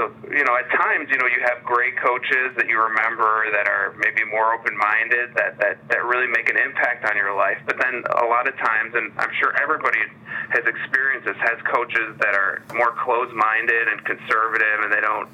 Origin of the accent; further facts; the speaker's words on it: Chicago, Illinois, United States; Yeah, well, I grew up playing hockey in the Chicago area